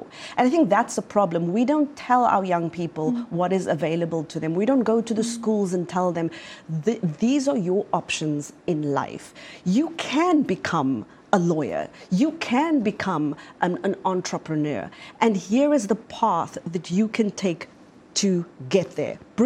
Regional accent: South Africa; For instance, I'm from South Africa.

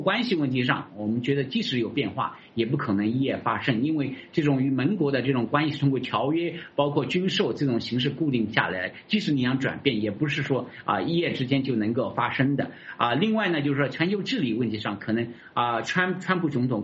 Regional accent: China; 他是比较用我们中国人的话来说，就是比较喜欢跟着感觉走的

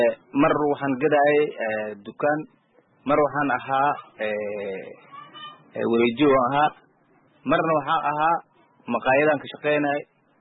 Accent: Bardheere, Gedo, Somalia; moved away; Waxaan ka soo qaxnay Bardheera, tuuladeeda meel la dhahay Warharan la dhahay aan kusoo qaxnay.

